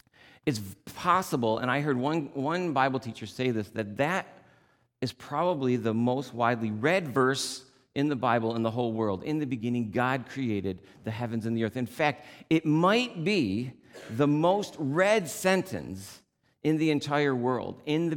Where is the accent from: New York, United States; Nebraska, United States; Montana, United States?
New York, United States; So I'm from Western New York, which is really near Buffalo, very wintry and cold